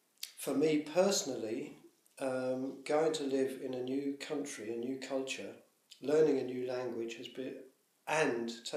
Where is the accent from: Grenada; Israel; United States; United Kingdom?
United Kingdom; England; now in Germany; Because being an Englishman in Germany, I don't particularly just want to be in touch with Sri Ratna Buddhists.